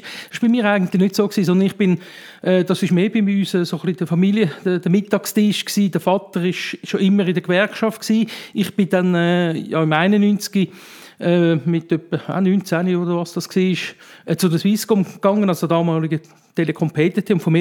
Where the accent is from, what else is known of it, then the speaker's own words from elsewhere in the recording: Wetzikon, Zurich, Switzerland; geboren, seinerzeit noch beim Altersspital. Mittlerweile hat es einen Neubau, wobei der ist ja auch nicht mehr so neu, aber ich bin also nur gebürtiger Wetzikon, bin dort aufgewachsen in die Schule